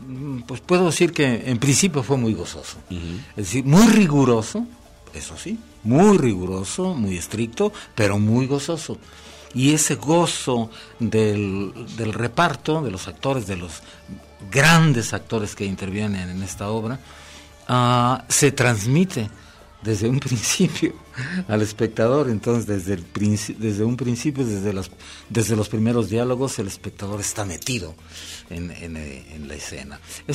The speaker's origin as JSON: {"language": "Spanish", "town": "Guadalajara", "region": "Jalisco", "country": "Mexico", "said": "tres actores de la compañía, Fernando Sacanás y Xavier Ríos y Servidor, somos de Guadalajara."}